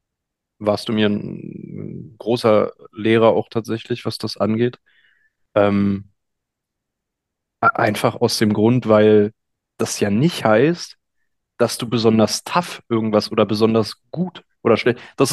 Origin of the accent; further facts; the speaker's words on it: Berlin, Germany; als ich in meiner Kindheit in Berlin-Lichtenberg erlebt habe